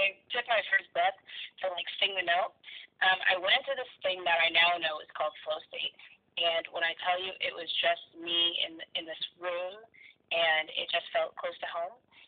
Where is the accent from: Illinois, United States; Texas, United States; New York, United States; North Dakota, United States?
Illinois, United States; Chicago; I'm from Chicago, Illinois.